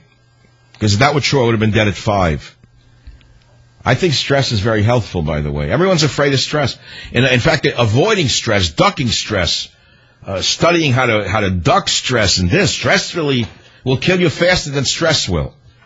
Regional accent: San Francisco, California, United States; Let's go to KSFO in San Francisco. Mark, thanks for calling from my hometown.

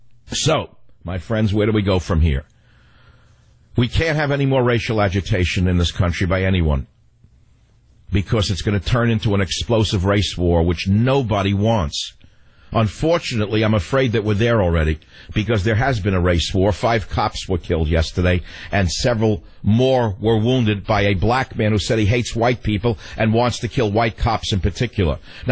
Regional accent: United States; I'm one man. I'm an American. I've lived through a lot of phases of American history.

